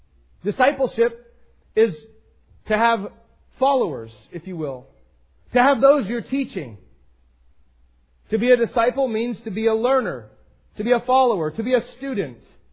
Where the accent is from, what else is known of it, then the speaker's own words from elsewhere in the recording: Astoria, Oregon, United States; I grew up in a fishing town. I grew up in Astoria, Oregon, and I've worked around fishermen.